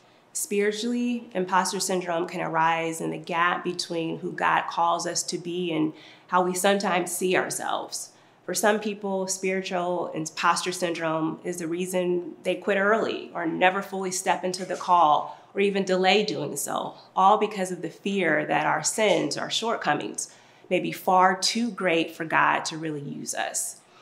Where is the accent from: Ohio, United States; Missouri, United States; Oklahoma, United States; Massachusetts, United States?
Ohio, United States; Mansfield; I'm from Mansfield, Ohio, a small town in the middle of the state, where family, good food, and football, go Buckeyes, reign supreme.